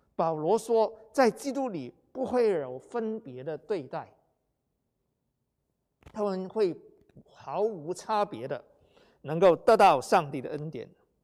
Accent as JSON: {"language": "Chinese", "country": "China", "said": "就像我们中国人五体投地一样"}